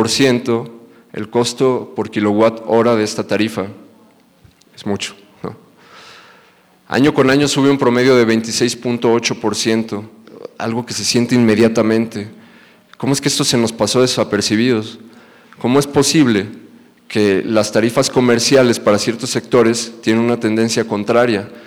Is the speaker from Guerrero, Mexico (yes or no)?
no; Guanajuato, Mexico; me indigna porque yo soy de Guanajuato y en la ciudad en donde yo nací